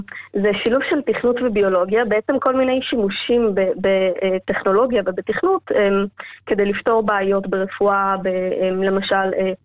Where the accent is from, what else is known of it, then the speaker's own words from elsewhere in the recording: Kfar Chabad, Central District, Israel; אז ככה, אני גדלתי בכפר חבד, כמו כולם הייתי אמורה ללמוד בסמינר ולהיות מורה.